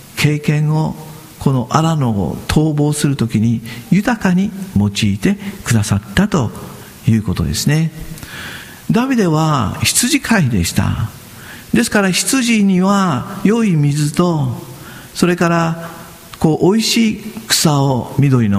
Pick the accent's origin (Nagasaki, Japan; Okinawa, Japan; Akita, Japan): Okinawa, Japan; Naha; also born or lived in Motobu; 私は先本部で生まれました。本部の先本部、みんな島、それから瀬底島が見えるところでですね